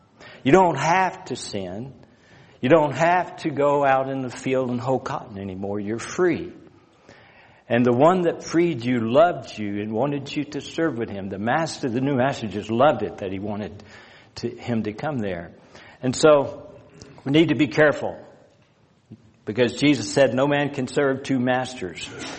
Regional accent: the South, United States; But I was raised down in the South, and we had cotton fields, and we had a lot of pine forest

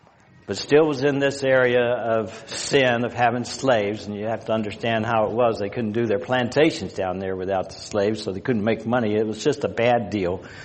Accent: the South, United States; But I was raised down in the South, and we had cotton fields, and we had a lot of pine forest

